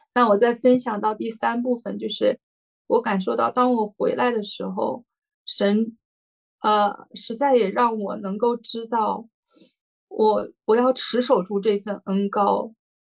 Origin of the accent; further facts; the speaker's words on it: China; 像我中国人比较爱面子呀这样子的